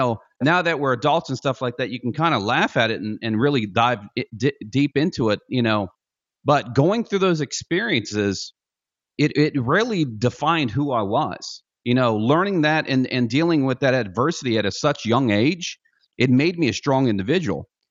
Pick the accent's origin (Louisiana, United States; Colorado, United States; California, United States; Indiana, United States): Indiana, United States; also born or lived in South Korea / Texas; I was born in South Korea. Within that first year, we went from South Korea to Texas, where he was stationed at. And they got a divorce at a very, very, at a very young age for myself. So I moved to my dad's hometown in Indiana, and it was a very, very small town